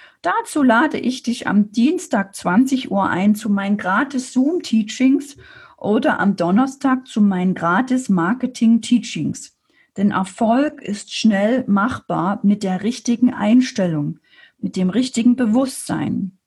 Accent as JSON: {"language": "German", "region": "Saxony", "country": "Germany", "lives_now": "Erding, Germany", "said": "als alleinerziehende Mama mit 2 Kindern, als Sachse alleine in Erding in Bayern, mein Leben komplett zu verändern"}